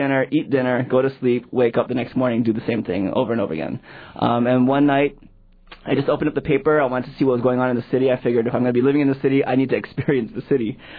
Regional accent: Hawaii, United States; Whether it's, you know, growing up as a Hawaiian kid in Hawaii, you know, going into the science and engineering field and studying nuclear physics

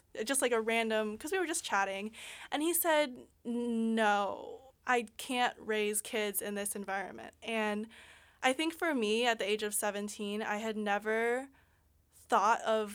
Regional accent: China; But my mom drove in China a lot because we're from China, so at least she had some practice.

